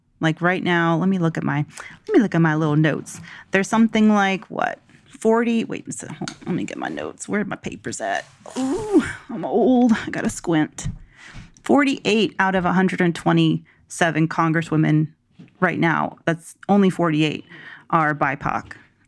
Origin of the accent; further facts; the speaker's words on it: the South, United States; And especially growing up in the South, being always taught, you know, politics was impolite conversation.